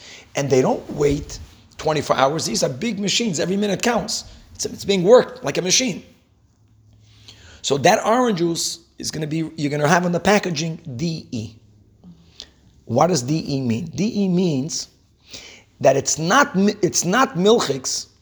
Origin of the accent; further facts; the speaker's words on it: Brazil; English is a second language; When I grew up in Brazil, the milks were not pasteurized.